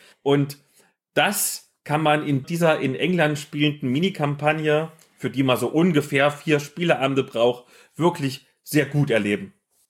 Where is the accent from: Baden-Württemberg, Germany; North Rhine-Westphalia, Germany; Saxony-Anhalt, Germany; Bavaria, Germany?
Saxony-Anhalt, Germany; Also Bitterfeld ist ja nicht weit weg von wo ich aufgewachsen bin. Ich war auch viel in der Gegend.